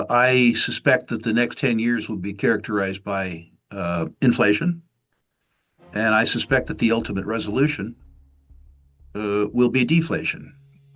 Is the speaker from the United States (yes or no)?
yes; United States; the society that I'm best prepared to discuss because I'm American